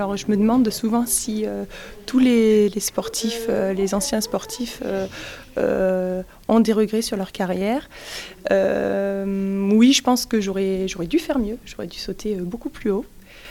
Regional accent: Mende, Occitanie, France; je suis une ancienne perchiste, je suis originaire de Mende

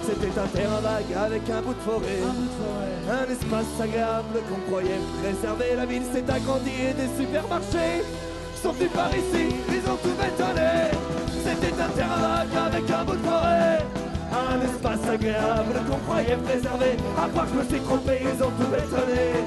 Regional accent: Grenoble, Auvergne-Rhône-Alpes, France; on vient de Grenoble

